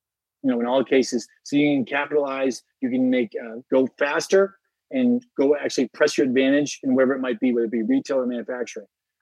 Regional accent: United States; as an American, that's always great seeing the transition and very patriotic day to go through this.

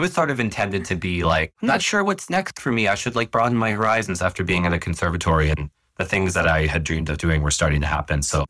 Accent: Connecticut, United States; also born or lived in New York; I grew up mostly in Connecticut throughout the Northeast, but most of the time was there. And then I moved to New York for college.

